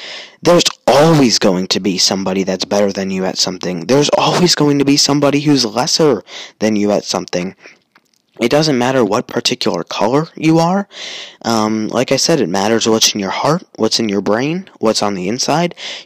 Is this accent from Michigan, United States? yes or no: no; Chicago, Illinois, United States; I am from the North Side. and I've been to the South Side. You know, there's a feeling about the South Side that is just a little different from the North Side. You don't feel as safe around the South Side of Chicago.